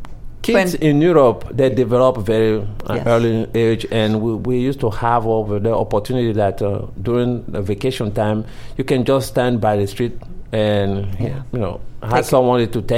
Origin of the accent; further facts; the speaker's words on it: Douala, Littoral, Cameroon; So I grew up in Douala, you know. Douala.